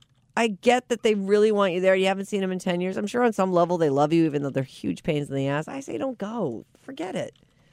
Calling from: Switzerland; English is a second language; moved away as an adult; I'm an immigrant from Switzerland, and I've been listening

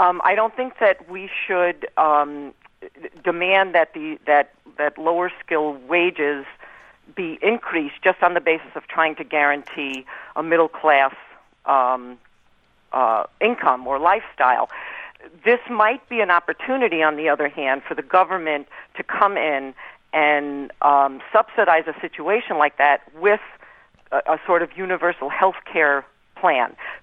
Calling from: Buffalo, New York, United States; And I'm calling from Buffalo, New York, the poster child for the loss of manufacturing jobs.

